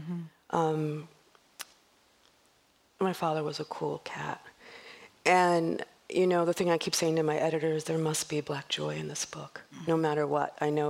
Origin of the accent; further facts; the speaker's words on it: Compton, California, United States; you know, I grew up in Compton